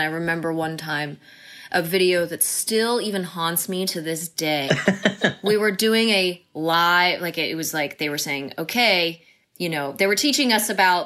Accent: The Colony, Texas, United States; I pretty much consider Texas my home, my hometown. I lived in The Colony, Texas, is where I grew up. And it was the best place to grow up.

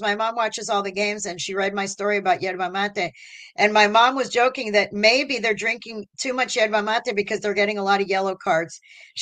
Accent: United States; thank God, even though I am Cuban, I'm Cuban American, but I don't drink coffee.

